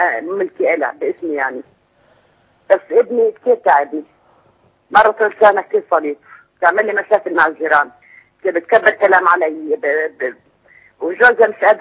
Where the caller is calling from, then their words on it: Jordan; من الأردن.